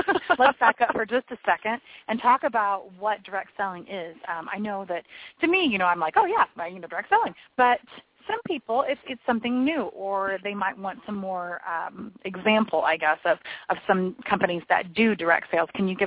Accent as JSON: {"language": "English", "town": "Springfield", "region": "Missouri", "country": "United States", "said": "By the way, I'm from Springfield, Missouri."}